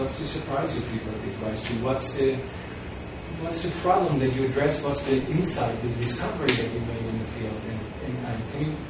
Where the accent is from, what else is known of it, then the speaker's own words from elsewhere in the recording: Germany; English is a second language; When I was a little child and growing up in Germany, I remember